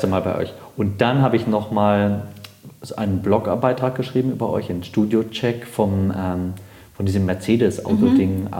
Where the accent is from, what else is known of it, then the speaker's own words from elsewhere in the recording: Baden-Württemberg, Germany; Ich bin aus Baden-Württemberg, ist einfach so.